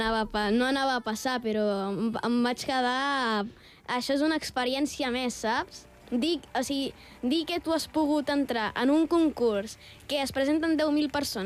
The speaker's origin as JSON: {"language": "Catalan", "town": "Vilafranca", "region": "Catalonia", "country": "Spain", "said": "Jo soc de Vilafranca."}